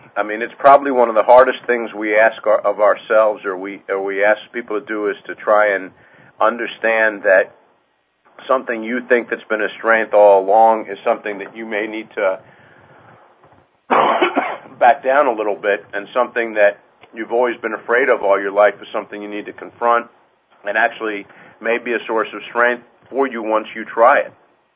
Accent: East Coast, United States; growing up on the East Coast, you experience all weathers

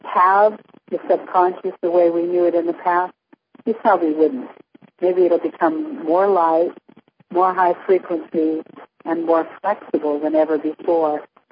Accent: Washington, United States; And I'm from Washington State, where Bob and I live in a very, very rainy area.

